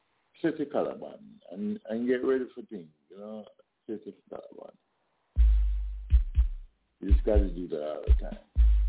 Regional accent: Jamaica; I'm from Jamaica, you know, in this land, but back at that land, there's so much going on

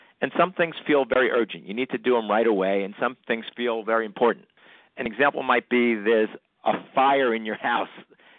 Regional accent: New York, United States; now in New Jersey, United States; I'm from New York, and I live in New Jersey right now. And everybody in New York and New Jersey were fast talkers.

